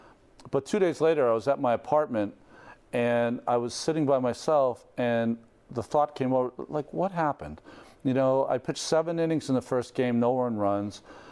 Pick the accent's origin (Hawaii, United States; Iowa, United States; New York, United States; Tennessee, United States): Hawaii, United States; born there; We're both Hawaiian born, so we pitched the wrong Hawaiian pitcher that day.